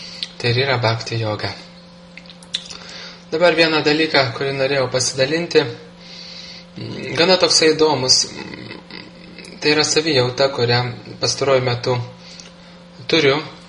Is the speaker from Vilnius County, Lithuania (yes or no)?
no; Kaunas, Kaunas County, Lithuania; Aš gimiau Žaliakalnį. Taip. Po to aš gyvenau, reiškia, centre, šventyklai ant Savanorių kalno. Po to aš gyvenau Vilijampolėje. Po to aš dabar gyvenu, reiškia, senamestyje.